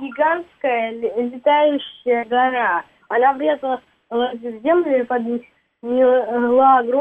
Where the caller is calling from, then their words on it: Moscow, Russia; из Москвы.